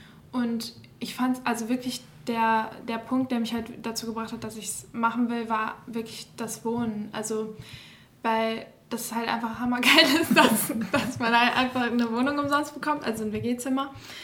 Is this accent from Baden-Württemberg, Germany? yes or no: no; Gummersbach, North Rhine-Westphalia, Germany; ich bin 20 Jahre alt und ich komme hier nicht aus dem Ruhrgebiet, ich komme aus der Nähe von Köln, Gommersbach so die Nähe.